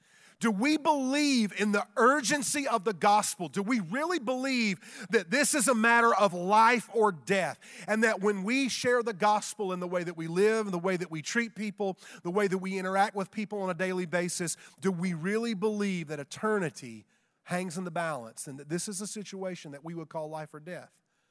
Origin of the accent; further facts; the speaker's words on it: United States; as an American Christian. I've also traveled in 50 countries.